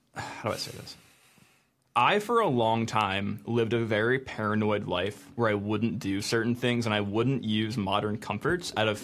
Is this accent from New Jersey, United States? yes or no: yes; New Jersey, United States; I'm from New Jersey. I can't help myself.